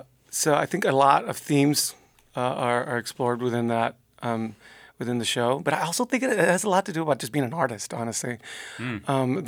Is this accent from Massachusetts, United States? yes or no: no; Texas, United States; Like in Texas, I grew up in Texas, about 10 minutes away from the Mexican border, really close.